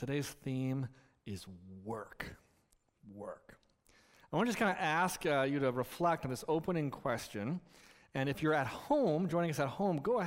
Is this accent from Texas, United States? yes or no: no; California, United States; So I grew up in California, and when we would drive on, sometimes on freeways, we would see Caltrans doing construction work, building roads.